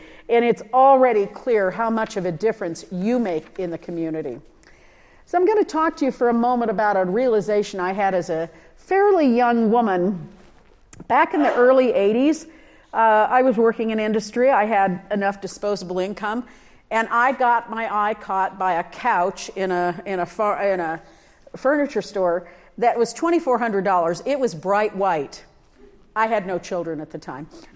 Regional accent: Nebraska, United States; I'm from a Midwestern, I'm not from a farm community, but the Midwest, I'm from Nebraska.

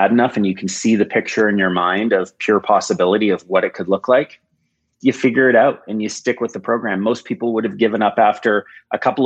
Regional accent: United States; born there; I want to expand out of Vancouver where I started the business. I was born in the United States. I wanted to expand into the United States.

